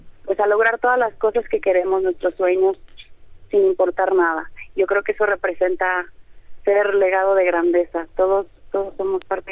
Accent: Durango, Mexico; de Durango, Durango.

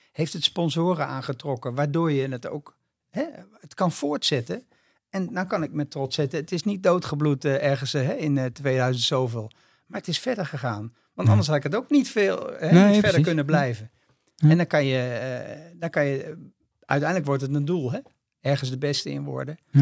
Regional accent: Texel, North Holland, Netherlands; Ik ben op de eiland waar ik ben geboren, daar was mijn vader zeilinstructeur.

